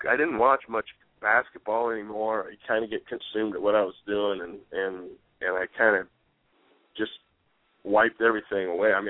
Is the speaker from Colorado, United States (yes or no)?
no; Indiana, United States; Dang, I'm from Indiana. I can't be a Kentucky fan. I'm from Indiana.